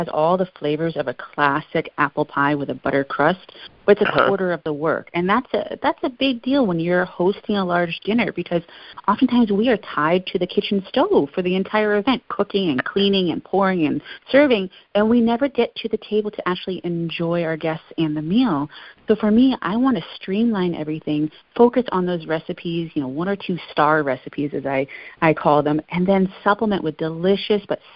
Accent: New England, United States

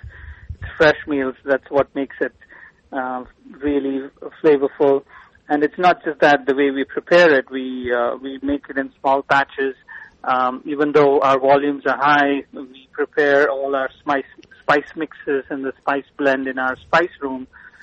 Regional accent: India; now in New York City, United States; I was born and brought up in India

